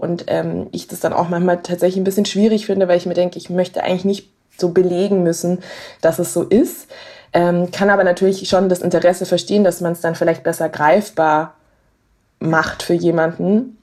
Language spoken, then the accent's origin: German; Munich, Bavaria, Germany; wenn ich zum Beispiel sage, ich komme aus München